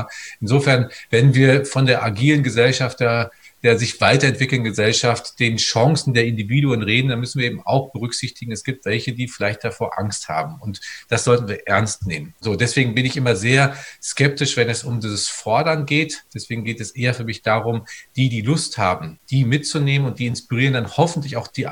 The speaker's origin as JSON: {"language": "German", "town": "Menden", "region": "North Rhine-Westphalia", "country": "Germany", "said": "Also ich komme aus dem Sauerland im Menden und das ist großartig."}